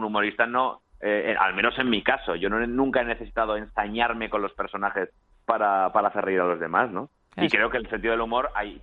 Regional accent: Castellón, Valencian Community, Spain; born there; yo tengo sangre gata. O sea, mi padre es de Madrid, mi abuelo de Madrid, yo nací en Castellón. Pero por mi sangre corre el madrileñismo total

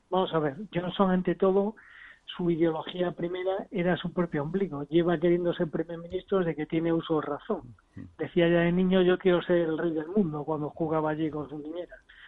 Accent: A Coruña, Galicia, Spain; now in United Kingdom; mientras yo, por ejemplo, que soy coruñés, estamos reclamando el AVE a La Coruña

